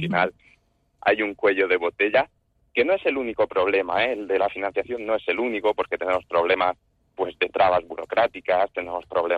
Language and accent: Spanish; Spain; aunque yo soy español, tengo títulos extranjeros académicos